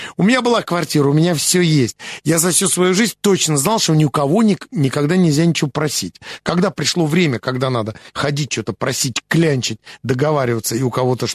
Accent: Moscow, Russia; born there; вот я родился в Москве, в центре города, у своих родителей

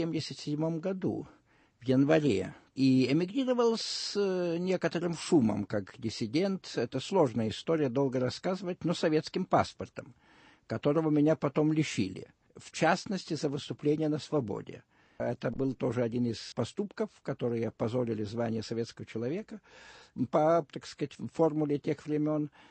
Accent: Lithuania; Russian is a second language; я литовец, и, естественно, наверное, русским языком все же не владею как родным, хотя, честно говоря, считаю, что там для меня абсолютно второй родной язык

